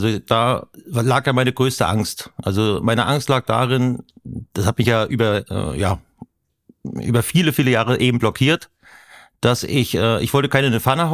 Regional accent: Mecklenburg-Vorpommern, Germany; Privatsphäre bin ich als Mecklenburger.

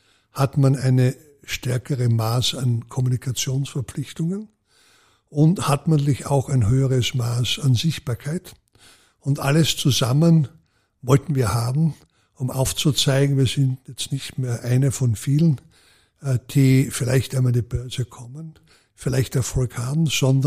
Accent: Styria, Austria; Und wenn Sie so wollen, ich erwähne immer als Steirer den Hinweis, nicht, denken Sie an Red Bull.

